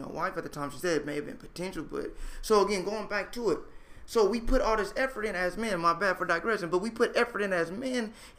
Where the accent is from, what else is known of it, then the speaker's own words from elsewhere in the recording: California, United States; Like, first of all, I'm from California.